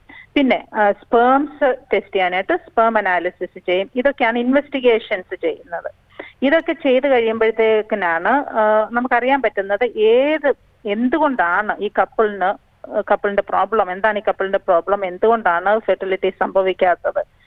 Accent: Kerala, India; നമ്മുടെ മലയാളി കുട്ടികൾക്ക് എക്സസൈസ് എന്ന് പറയുന്നത് ഒരു ഹാബിറ്റേ, പ്രത്യേകിച്ച് മൈഗ്രന്റ് കുട്ടികൾ കേട്ടോ

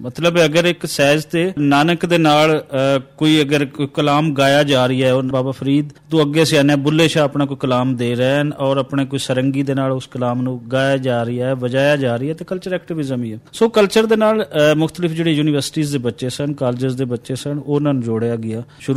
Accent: Minchinabad, Punjab, Pakistan; ਮੈਂ ਜੰਮਿਆ ਜਾਇਆ ਤੇ ਤਹਿਸੀਲ ਹੈ ਮਿੰਚਨਾਬਾਦ, ਉਹਦੇ ਨਾਲ ਪਿੰਡ ਹੈ ਮੇਰਾ, ਔਰ ਡਿਸਟ੍ਰਿਕਟ ਹੈ ਸਾਡਾ ਬਹਾਵਲ ਨਗਰ

